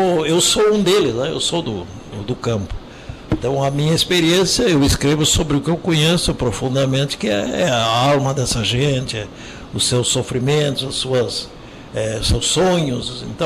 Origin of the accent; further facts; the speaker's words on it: Rio Grande do Sul, Brazil; Na verdade, eu sou gaúcho, né? Nasci, me criei no campo, vivo até hoje por lá.